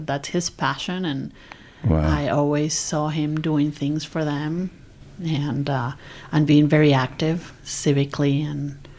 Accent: Venezuela; now in United States; Venezuela was a very affluent country in the time when I was growing up. So it was great. It was, I went to private schools. We have help at the house.

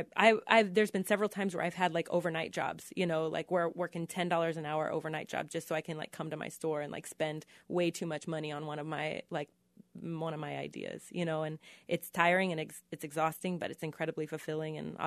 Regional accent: Independence, Missouri, United States; I want to get a head tattoo of my hometown, Independence, Missouri.

